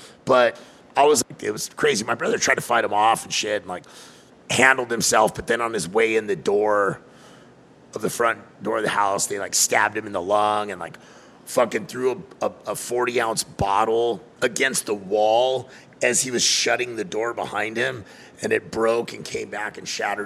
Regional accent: Corona, United States; Like, I had an essay that I grew up with in Corona that I had known since like fucking first grade.

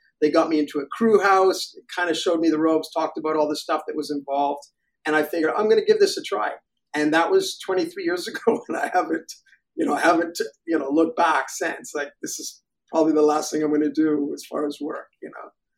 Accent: Canada; now in Europe; I grew up in Canada, but I left there a long, long time ago. I've been traveling a lot in my life, but I spent most of my life in Europe.

